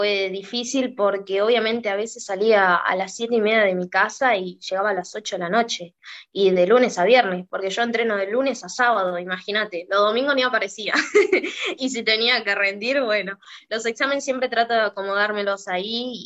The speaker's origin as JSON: {"language": "Spanish", "town": "Misión Tacaaglé", "region": "Formosa", "country": "Argentina", "tie": "born or raised there", "lives_now": "Lomas del Mirador, Argentina", "said": "Sí, que es un pueblito bastante chiquito en donde me crié y mi familia sigue estando ahí y de ahí me sigue apoyando porque en este momento estoy viviendo en Lomas del Mirador"}